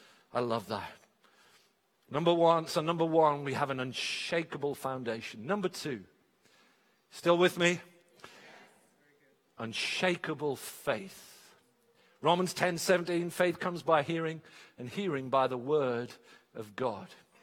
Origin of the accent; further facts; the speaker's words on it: England, United Kingdom; So you sit down with your coffee or your cup of tea, because we're English, and firstly, you read the scripture.